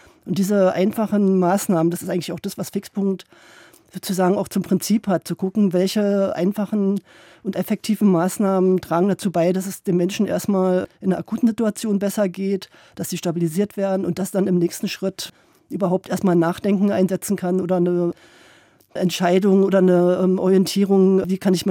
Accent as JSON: {"language": "German", "region": "Berlin", "country": "Germany", "tie": "born or raised there", "said": "Also ich bin in Tegel groß geworden, in Reinickendorf"}